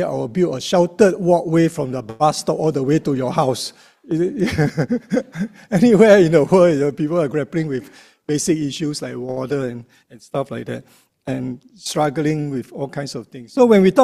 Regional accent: Singapore; So I said, yeah, we are from Singapore and we're here to do some work among the poor.

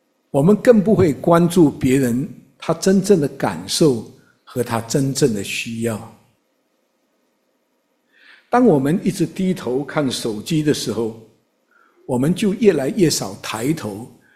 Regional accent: Malaysia; 我有一次回家乡，我是马来西亚人，我坐在我妈妈身边

